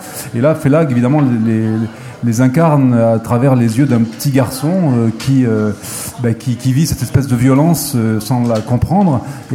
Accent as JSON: {"language": "French", "country": "Algeria", "tie": "born or raised there", "said": "Je suis natif d'Algérie, je suis le produit de cette histoire-là"}